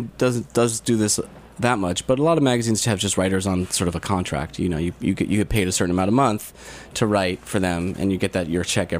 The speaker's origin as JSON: {"language": "English", "region": "Michigan", "country": "United States", "tie": "born or raised there", "said": "When I was growing up, I grew up in Michigan, I worked at this deli called Zingerman's, which is a really famous"}